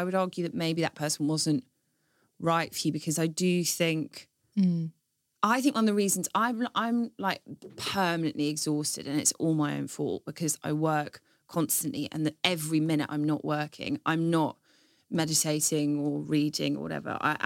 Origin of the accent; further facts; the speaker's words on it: Stanmore, London, United Kingdom; No, I grew up in Stanmore.